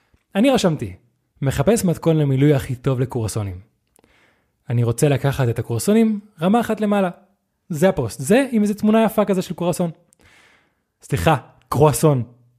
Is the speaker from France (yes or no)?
no; Spain; first language Spanish; Hebrew is a second language; now in Israel; אני עליתי מספרד, גרתי שם רוב חיי.